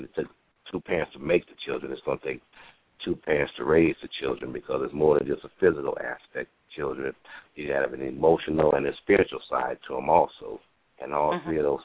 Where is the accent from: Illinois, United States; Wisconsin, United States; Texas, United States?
Illinois, United States; Peoria; I'm from Peoria, Illinois